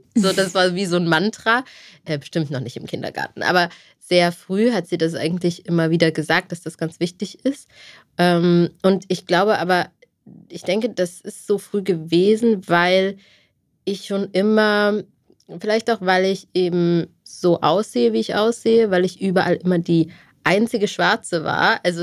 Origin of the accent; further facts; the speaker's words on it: Rudolstadt, Thuringia, Germany; Ich bin aufgewachsen in einer kleinen Provinzstadt, Rudolstadt heißt sie, kennen die meisten Deutschen nicht, in Thüringen.